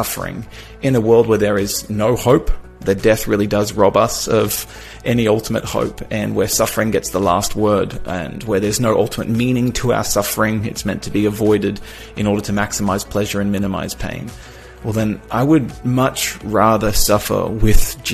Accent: Melbourne, Victoria, Australia; I grew up here in Australia. I was born down in Melbourne and lived pretty happy young life for the most part.

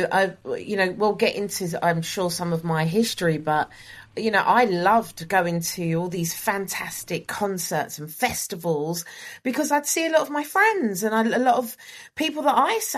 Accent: Peckham, London, United Kingdom; I grew up on a very sort of notorious council estate in Peckham in London, South London, Del Boy country, people affectionately call it.

